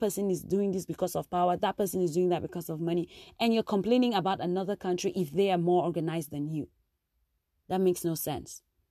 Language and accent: English; Northwest Region, Cameroon; I tend to feel like because I'm from Ambazonia, the shoes fit, or my family was affected by it